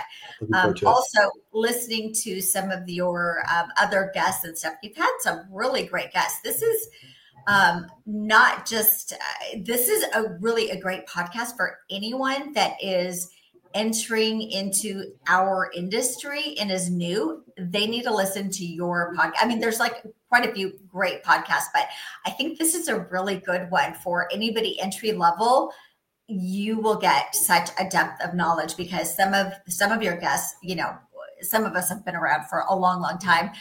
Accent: California, United States; first language Spanish; English is a second language; But I grew up in Orange County. I'm one of three daughters and a son of immigrant parents that insisted we speak Spanish at home and that we learn English at school.

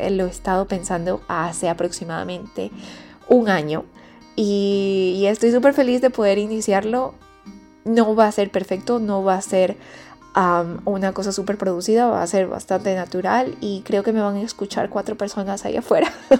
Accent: Ecuador; moved away as an adult; also born or lived in United States / Brazil / Spain; soy de Ecuador. Tengo ya más o menos 3 años fuera de Ecuador y hace alrededor de unos 6 años decidí salir del país

